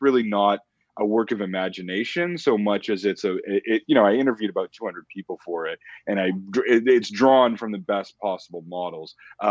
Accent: Canada; which was totally foreign to me as a Canadian, right? I was never taught it in school.

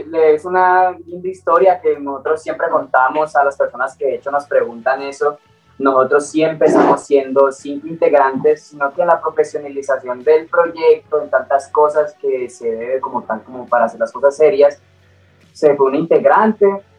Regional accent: Villavicencio, Meta, Colombia; cada uno de nosotros somos de distintas partes del país y de distintos países también. Entonces, yo soy de Villavicencio, más como los llanos y eso

